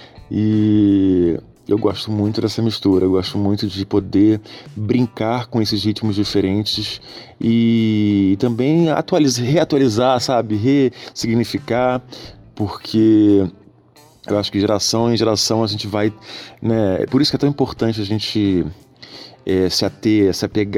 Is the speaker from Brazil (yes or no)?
yes; Rio de Janeiro, Brazil; eu sou carioca, né? Sou do Rio de Janeiro, carioca da gema, mas eu sou de uma família muito misturada, assim, pelo Brasil afora, né? Meu avô era cearense. Na verdade, meu avô, ele era pernambucano, mas foi criado no Ceará.